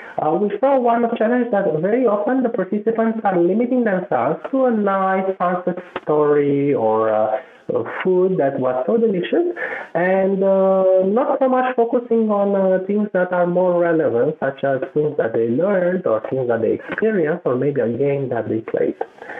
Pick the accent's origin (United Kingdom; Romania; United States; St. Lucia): Romania; For example, I'm coming from Romania.